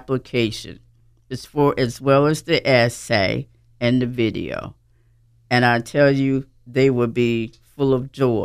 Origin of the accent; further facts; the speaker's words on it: Hartsville, South Carolina, United States; to take something home to my hometown was so amazing. And some of the churches in that area, and this is Hartsville, South Carolina, which is Darlington County